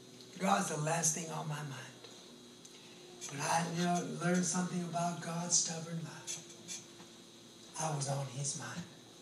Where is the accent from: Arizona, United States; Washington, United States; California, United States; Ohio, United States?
California, United States; Woodland; I'm like, I'm from Yolo County, dude. I'm like, we don't have gangs in Woodland.